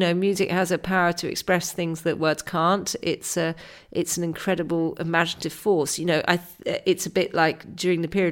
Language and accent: English; England, United Kingdom; I'm a English writer, I'm knocking on the door of Putin's Russia saying, have you got a piano?